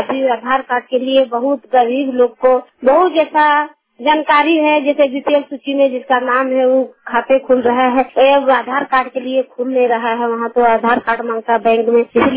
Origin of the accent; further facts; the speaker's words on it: Ghutia, Jharkhand, India; बोल रहा हूँ झारखंड से। मेरा गांव का नाम, जैसे पंचायत मेरा पिटकुरिया है, गांव घुटिया है, मेरा घर घुटिया है, प्रखंड बेंगाबाद, जिला गिरिडीह। मैं झारखंड से बोल रहा हूँ